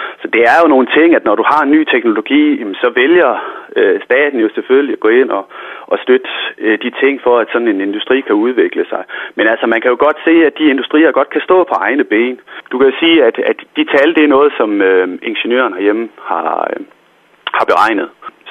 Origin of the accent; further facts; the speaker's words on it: North Denmark Region, Denmark; man kan jo som nordjyde godt blive lidt harm